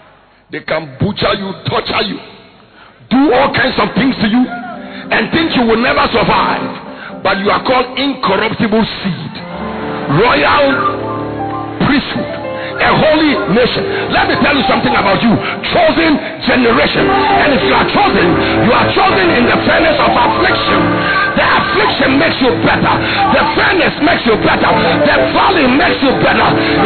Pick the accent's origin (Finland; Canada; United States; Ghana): Ghana; northern Ghana; I was born in the north. I grew up in the north. I am still living in the north. I came from Bogatanga yesterday.